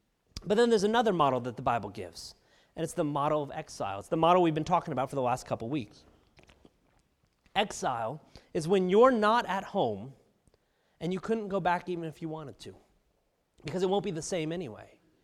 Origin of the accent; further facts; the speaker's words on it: California, United States; also born or lived in New Jersey; now in Texas, United States; I'm a Californian living in Texas.